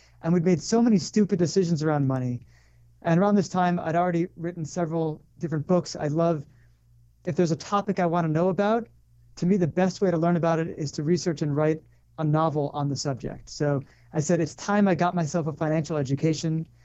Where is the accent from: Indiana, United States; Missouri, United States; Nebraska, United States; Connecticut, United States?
Connecticut, United States; also born or lived in New York / Los Angeles / Colorado; I grew up in Connecticut.